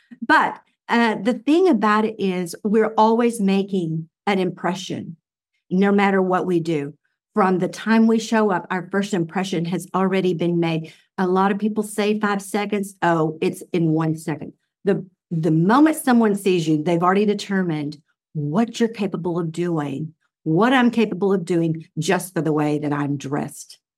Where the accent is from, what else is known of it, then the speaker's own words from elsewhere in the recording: Dallas, Texas, United States; Because, you know, like, I grew up in Dallas.